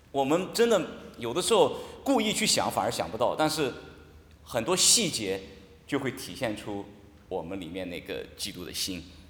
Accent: Qingdao, Shandong, China; 哦，那两个都是我们青岛人

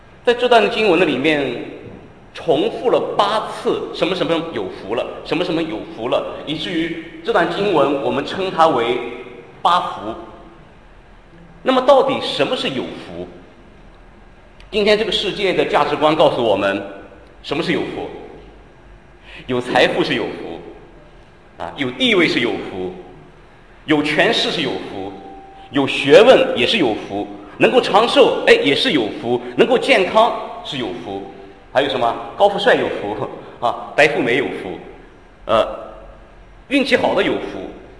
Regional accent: China; 我们中国人都有一个习俗

